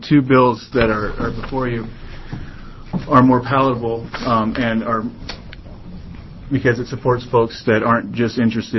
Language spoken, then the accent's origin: English; Roseburg, Oregon, United States; I'm from Roseburg, Oregon.